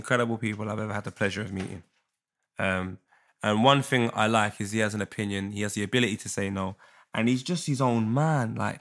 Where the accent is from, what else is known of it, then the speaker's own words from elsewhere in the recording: Jamaica; So if I see a girl in a club, I'm Jamaican, I'm going to move to you.